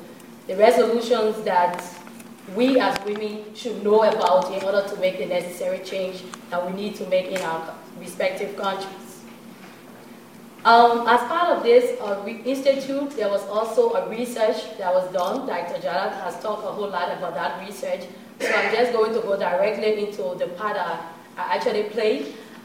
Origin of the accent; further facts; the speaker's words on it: Liberia; I'm from Liberia, West Africa.